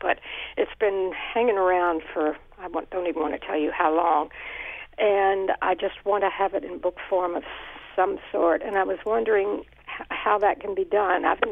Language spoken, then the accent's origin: English; Bethlehem, United States; Oh, all right. I'm from Bethlehem